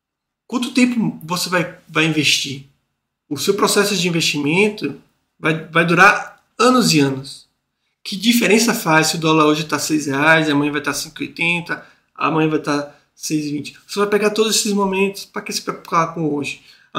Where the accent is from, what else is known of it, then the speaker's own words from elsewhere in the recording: Brazil; Porém, de fato, minha realidade como brasileiro piora.